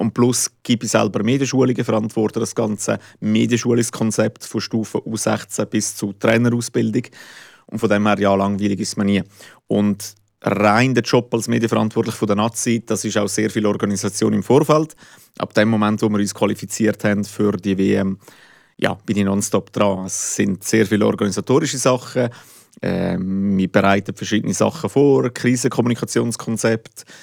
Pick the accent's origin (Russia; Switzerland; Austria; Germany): Switzerland; Ticino; now in Fribourg, Switzerland; Seit 12 Jahren in Fribourg, in der Stadt. Ursprünglich komme ich aus dem Tessin. Und ich bin in Fribourg gekommen für ein Studium.